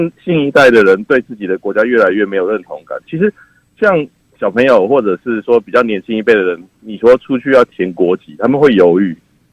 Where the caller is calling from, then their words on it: Taipei, Taiwan; 我是台北的